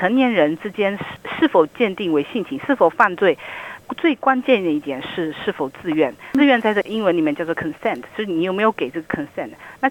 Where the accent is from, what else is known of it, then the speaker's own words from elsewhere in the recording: China; 我们中国人的文化